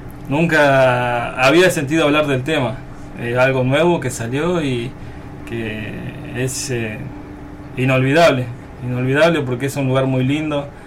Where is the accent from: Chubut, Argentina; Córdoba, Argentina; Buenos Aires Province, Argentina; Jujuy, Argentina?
Jujuy, Argentina; Ledesma; Pues yo vengo de Jujuy, de Ledesma, muy lejos de casa.